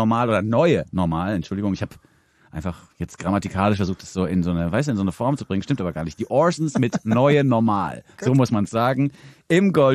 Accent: Germany; für mich als so West Germany Boy.

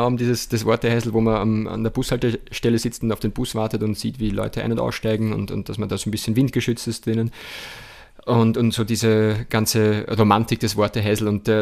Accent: Walbersdorf, Burgenland, Austria; weil er eben aus Mattersburg ist, beziehungsweise Walbersdorf ist, also meiner Heimatgemeinde

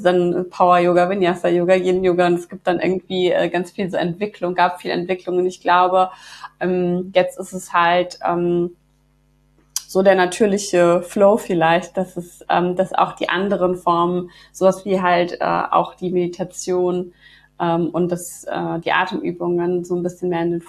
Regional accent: Bonn, North Rhine-Westphalia, Germany; now in Bad Honnef, Germany; Ich komme aus Bonn und wohne auch in Bonn, beziehungsweise mittlerweile in Bad Honnef.

